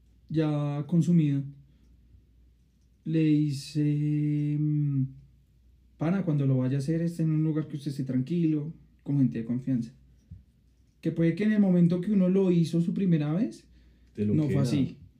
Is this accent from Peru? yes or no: no; Bogotá, Bogotá Capital District, Colombia; Digamos que nosotros acá somos de Bogotá.